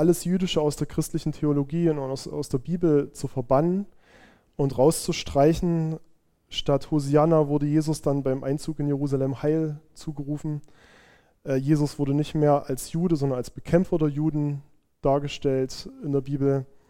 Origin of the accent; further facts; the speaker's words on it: Annaberg, Saxony, Germany; Was haben wir auch als Annaberger, als Erzgebirgler mit ihnen gemacht?